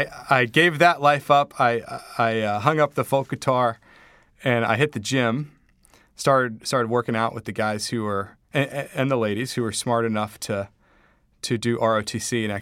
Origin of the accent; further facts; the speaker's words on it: Charlotte, North Carolina, United States; felt very blessed having grown up with the opportunities I'd had, gone to great schools, growing up in Charlotte and then being in college